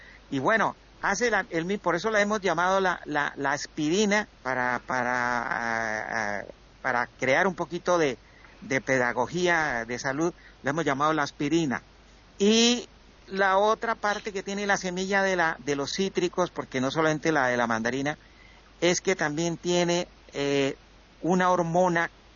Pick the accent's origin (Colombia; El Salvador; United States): Colombia; now in Europe; cuando hace 20 años que yo me vine de Colombia para Europa